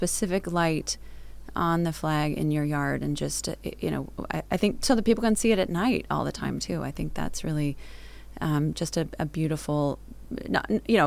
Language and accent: English; Oregon, United States; I grew up in Oregon, and Pendleton is housed there.